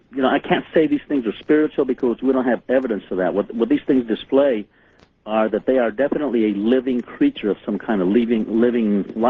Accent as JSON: {"language": "English", "town": "Roswell", "region": "New Mexico", "country": "United States", "tie": "born or raised there", "said": "I grew up in New Mexico and grew up in Roswell, and I went back home to see my mom after the Northridge earthquake occurred here."}